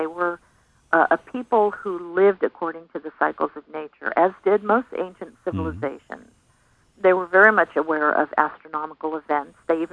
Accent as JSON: {"language": "English", "region": "Connecticut", "country": "United States", "tie": "born or raised there", "also_born_or_lived": "New York", "said": "I'm actually from the Northeast. I was born in Connecticut, grew up in New York in Rockland County, and then came to San Diego."}